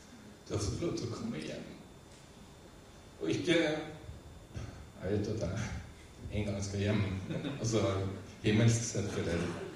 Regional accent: Finnmark, Norway; Og så tar han meg tilbake til barndommen min i Finnmark, og sier at du har kommet hjem

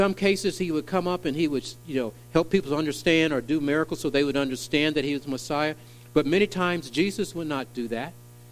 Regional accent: Russellville, Kentucky, United States; born there; I was in Kentucky. Russellville, Kentucky. I tell people I was born twice in Russellville. One in 54, do the math.

